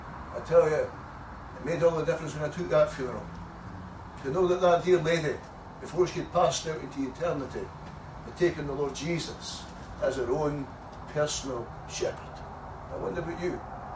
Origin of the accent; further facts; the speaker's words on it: Scotland, United Kingdom; Yeah, sure. I'm Scottish.